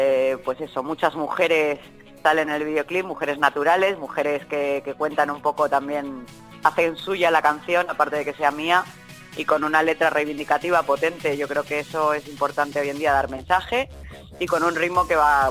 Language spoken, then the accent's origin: Spanish; Balearic Islands, Spain; cuidado que en mi tierra, en Mallorca, tiene unos tomates muy buenos también.